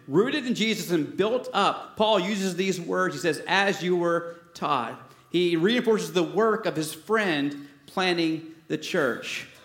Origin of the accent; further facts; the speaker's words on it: Florida, United States; Growing up in Florida, I grew up in the Ocala National Forest, and I love the Florida pine trees.